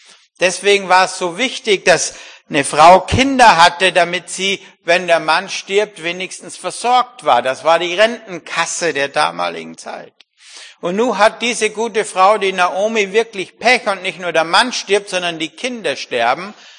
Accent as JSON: {"language": "German", "country": "Austria", "moved": "yes", "said": "Nun bin ich ja Österreicher. Was glaubt ihr, wie oft ich gedacht habe, ich gehe wieder heim."}